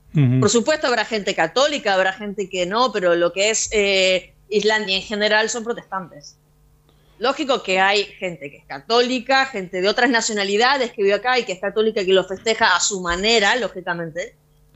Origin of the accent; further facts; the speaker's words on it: Rosario, Santa Fe, Argentina; born there; moved away; Yo nací en Rosario.